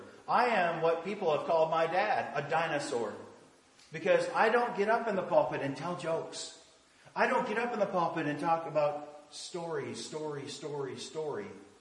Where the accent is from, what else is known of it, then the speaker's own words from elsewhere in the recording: Canada; now in United States; I can remember growing up in Canada, which is a liberal country.